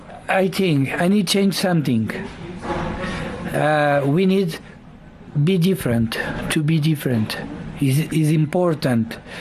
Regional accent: Portugal; also born or lived in Malawi / Angola; I'm born in Malawi. I grew up in Portugal. Study economy. I moved Angola 12 years ago

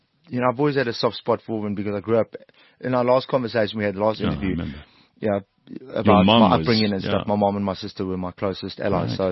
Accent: South Africa; I don't have to say I'm proudly South African on stage and wear the South African flag around my waist.

